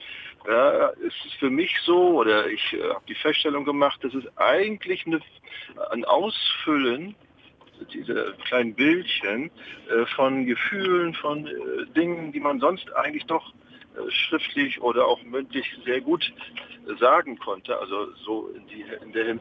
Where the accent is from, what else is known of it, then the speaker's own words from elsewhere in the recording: Hamburg, Germany; Aus Hamburg bin ich.